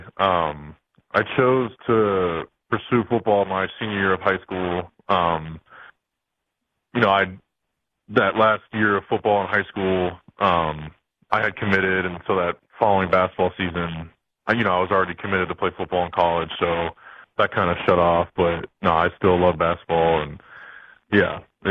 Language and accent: English; Columbus, Ohio, United States; I went to a lot growing up in Columbus.